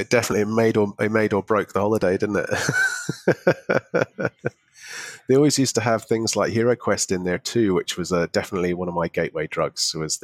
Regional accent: St Andrews, Scotland, United Kingdom; Yeah, so I grew up near St Andrews, and there was a toy shop there.

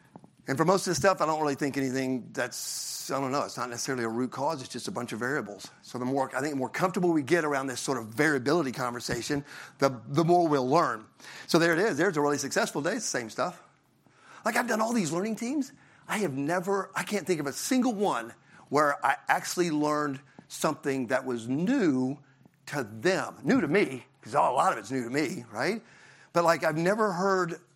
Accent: Southern United States, United States; And I'm from the South, so we're like, we did a Kaizen event.

